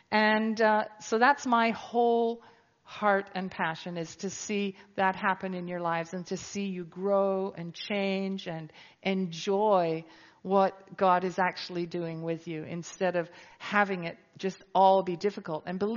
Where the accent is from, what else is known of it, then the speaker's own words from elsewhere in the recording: Folkestone, South East England, United Kingdom; I come from Folkestone